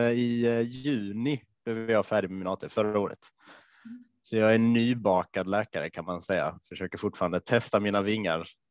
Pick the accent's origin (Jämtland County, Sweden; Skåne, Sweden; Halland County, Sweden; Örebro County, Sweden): Skåne, Sweden; Lund; also born or lived in Stockholm; now in Malmö, Sweden; Född och uppväxt i Stockholm. Eller född i Stockholm, uppväxt i Lund faktiskt. Mm. Och bor i Malmö just nu